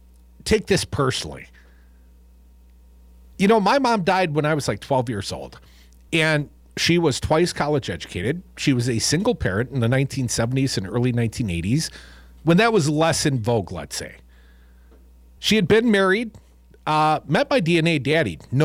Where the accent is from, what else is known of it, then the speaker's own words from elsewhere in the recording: Madison, Wisconsin, United States; he came to my county, my hometown, Madison, Dane County, Wisconsin.